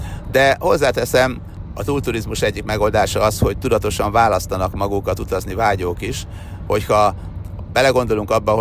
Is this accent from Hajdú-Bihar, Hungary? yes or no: no; Győr-Moson-Sopron, Hungary; born there; nálunk is ott, ahol én születtem és sokszor jártam, azon a részen ott a Fertőtó magyar oldalán